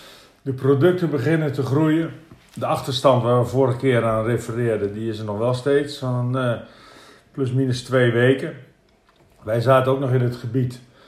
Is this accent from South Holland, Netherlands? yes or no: no; Emmeloord, Flevoland, Netherlands; born there; Dus ik ben geboren in Emmeloord, 5 jaar daar gewoond. Toen zijn mijn ouders naar de boerderij verhuisd.